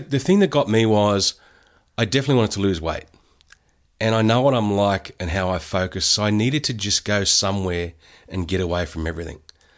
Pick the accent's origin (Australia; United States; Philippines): Australia; Melbourne, Victoria; Grew up in the northern suburbs of Melbourne, around the, you know, Broadmeadows, Coburg, Pascavale area. Yeah, it was pretty tough, but it was fun.